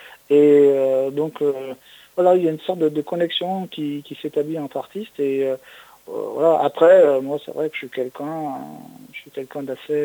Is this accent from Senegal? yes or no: no; Saint-Étienne, Auvergne-Rhône-Alpes, France; Donc moi, je suis de Saint-Étienne